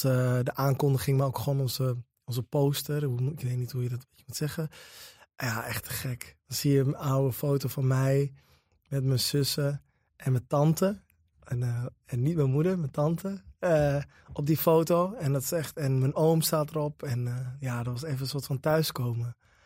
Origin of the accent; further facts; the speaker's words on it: Groningen, Netherlands; Ik kom uit Groningen.